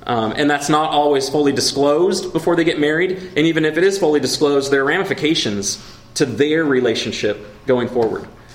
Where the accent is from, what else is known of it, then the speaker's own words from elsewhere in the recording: Oregon, United States; moved away as an adult; also born or lived in Washington; I grew up in the Pacific Northwest, Oregon and Washington. I moved to the Midwest when I was 18